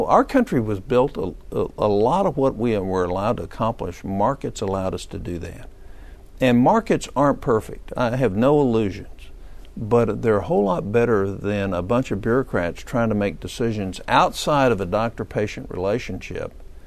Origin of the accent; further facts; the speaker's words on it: Oklahoma, United States; Oklahoma just passed a tort change in my home state.